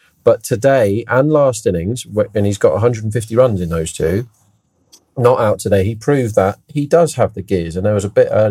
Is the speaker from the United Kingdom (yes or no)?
yes; England, United Kingdom; I hope so, as an Englishman.